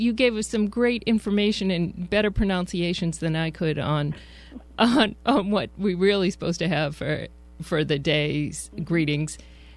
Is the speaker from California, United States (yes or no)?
no; Boston, Massachusetts, United States; As you know, if you listened last week, I'm a Bostonian.